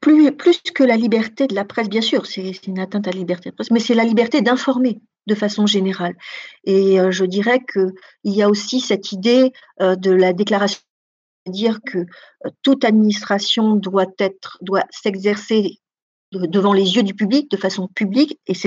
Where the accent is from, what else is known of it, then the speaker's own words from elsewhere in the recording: New Caledonia; Et moi, je viens de Nouvelle-Calédonie